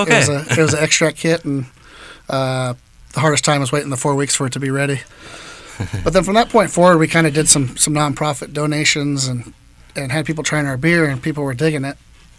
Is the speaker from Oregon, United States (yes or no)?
no; Reseda, California, United States; I mean, I'm born and raised Reseda.